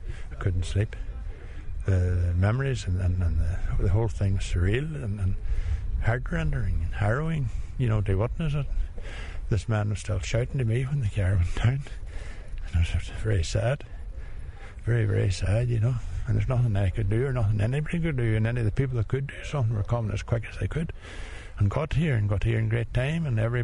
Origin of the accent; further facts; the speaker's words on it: Buncrana, Ulster, Ireland; I'm from Buncrana. I live about a quarter of a mile away.